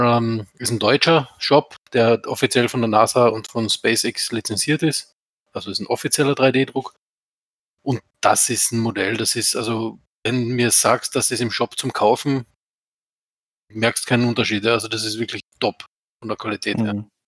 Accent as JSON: {"language": "German", "country": "Austria", "said": "Also ich komme quasi aus dem Schluchtendorf, aus Österreich."}